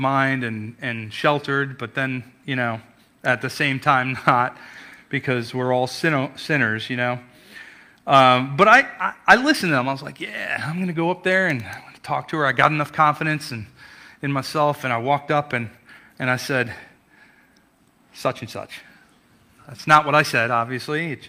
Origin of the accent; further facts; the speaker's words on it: Coxsackie, New York, United States; I'm from New York, if anybody doesn't know. If you hear some of the accent come out, then that's why. But I lived in a small town called Coxsackie.